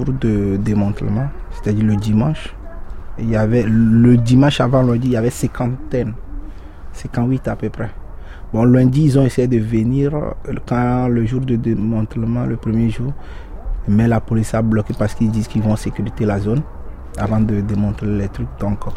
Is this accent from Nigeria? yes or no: yes; Nigeria; moved away as an adult; now in Calais, France; Au Nigeria.